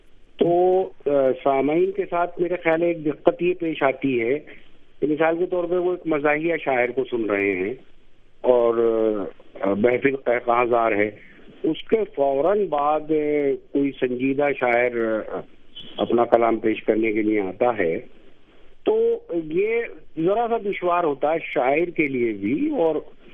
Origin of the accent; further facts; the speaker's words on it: Delhi, India; फिलहाल मैं नई दिल्ली में नहीं रहता और मेरा बचपन भी पुरानी दिल्ली में ज्यादा गुजरा है और अच्छे खासी मुद्दत वहाँ गुजरी है मेरी.